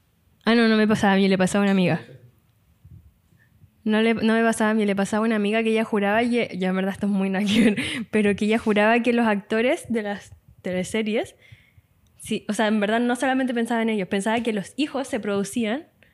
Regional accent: Santiago, Santiago Metropolitan, Chile; born there; No, de hecho soy falsa de región. Porque nací en Santiago.

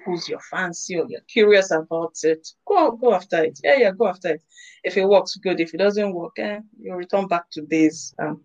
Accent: Lagos, Nigeria; I come from a very large family. I grew up in Lagos, Nigeria. Born here, bred here, trained here, work here. So yeah, I grew up in Nigeria

